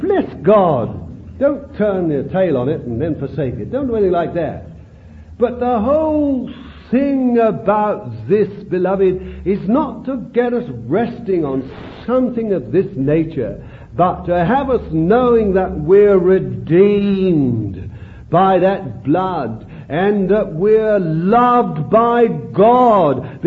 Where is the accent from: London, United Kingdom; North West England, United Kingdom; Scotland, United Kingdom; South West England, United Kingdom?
London, United Kingdom; Bethnal Green; born there; I told him I was born in Bethnal Green.